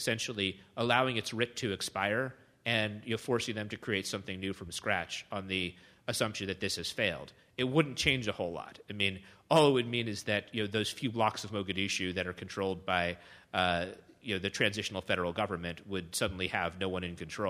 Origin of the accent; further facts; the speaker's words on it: United States; I mean, I as an American, I don't think we should be in the habit of kicking ourselves for things